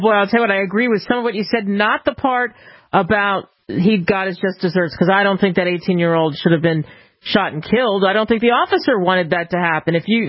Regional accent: New Jersey, United States; I have a friend, one of my best friends growing up in New Jersey, she moved to Israel

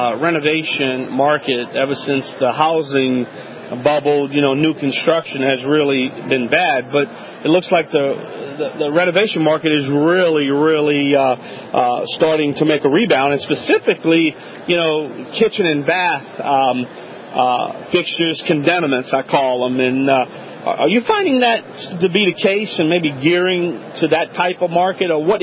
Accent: New Orleans, Louisiana, United States; New Orleans is my hometown. I live here, and it's just a fascinating city.

